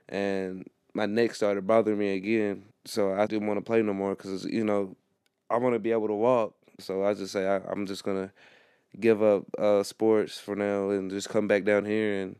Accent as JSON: {"language": "English", "town": "Harlan County", "region": "Kentucky", "country": "United States", "said": "I'm sitting here like, no, man, I'm from Harlan County, Kentucky."}